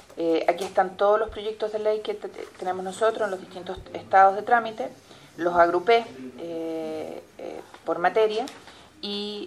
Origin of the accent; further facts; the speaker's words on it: Maule, Chile; soy del Maule.